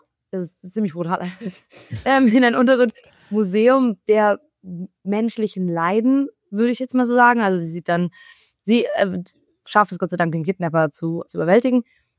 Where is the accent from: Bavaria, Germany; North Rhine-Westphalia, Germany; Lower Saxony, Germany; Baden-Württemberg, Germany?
Baden-Württemberg, Germany; Freiburg; Aber ich komme aus Freiburg, eben Fasnacht ist da ganz groß.